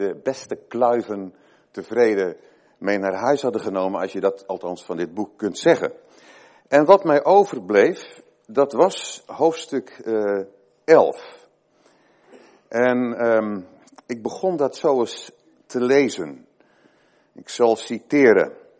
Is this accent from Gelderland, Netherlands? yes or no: no; Krabbendijke, Zeeland, Netherlands; ik kom uit Krabbendijken in Zeeland. De naam zegt het al. Ik kom er van Kraamdieken. Dat is de Oosterschelde, de Westerschelde, een dorp. Zullen het 3500 inwoners zijn?